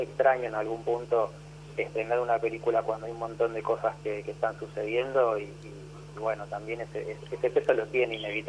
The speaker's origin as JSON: {"language": "Spanish", "town": "Bahía Blanca", "region": "Buenos Aires Province", "country": "Argentina", "tie": "born or raised there", "said": "como mi ciudad, donde yo nací, me crié. Tiene esa potencia que creo que para todo bahiense tiene por lo menos cierta curiosidad"}